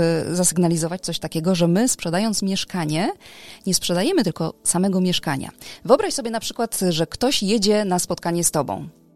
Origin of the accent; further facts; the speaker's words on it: Greater Poland Voivodeship, Poland; Nie, ja jestem w ogóle z Wielkopolski